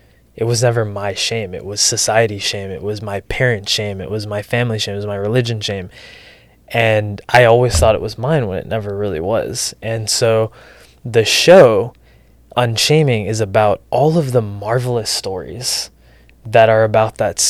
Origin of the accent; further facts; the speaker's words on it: Texas, United States; So I grew up in Texas, immigrant family from India, and very Catholic, and gay.